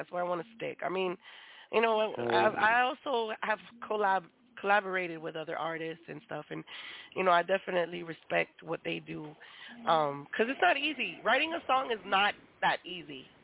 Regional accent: Mexico; I was born in Mexico, so I was raised

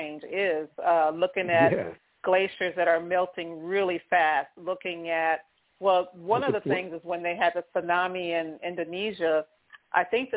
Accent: California, United States; we used to think, growing up in California, we used to think when they had the mudslides, you know, why do you build your house up there?

